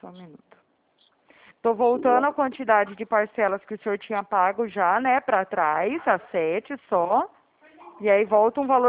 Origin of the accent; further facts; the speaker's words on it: Uberaba, Minas Gerais, Brazil; now in Araraquara, Brazil; Não, eu sou aqui de Araraquara. Na verdade, o meu DDD 34, que eu sou de Uberaba, né? E aí eu mudei pra cá, pra Araraquara, eu tô trabalhando aqui.